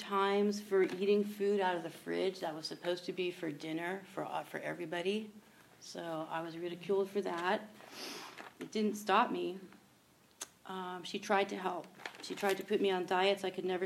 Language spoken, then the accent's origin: English; Marin, California, United States; So I grew up here in Marin. My dad was in the military. My mother was a music teacher, and I had five brothers and sisters, four older brothers and a sister.